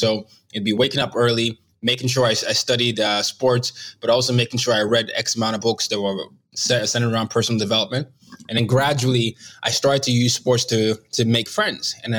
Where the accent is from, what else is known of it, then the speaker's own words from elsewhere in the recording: Nigeria; also born or lived in Sweden; I grew up in Nigeria for the first 9 years of my life, in and out. I had a brief two-year stop in Sweden, but majority of the first 9 years of my life was spent under two military dictatorships.